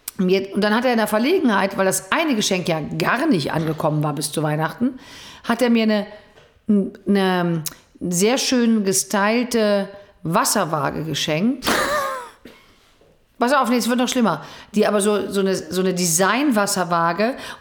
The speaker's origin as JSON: {"language": "German", "town": "Dülken", "region": "North Rhine-Westphalia", "country": "Germany", "said": "Und es gab einen Schreibwarenladen in meiner alten Stadt, wo ich herkomme, Dülken"}